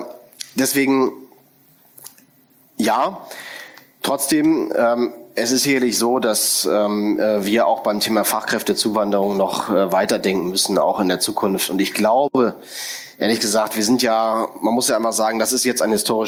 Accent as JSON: {"language": "German", "region": "Berlin", "country": "Germany", "said": "auch als Berliner und derjenige, der lang hier gearbeitet hat"}